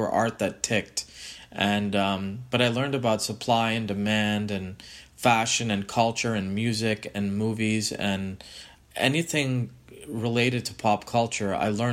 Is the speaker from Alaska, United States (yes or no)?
no; Boston, Massachusetts, United States; I'm from Boston. I think they're based out of Waltham, which was actually the next town over from where I was brought up.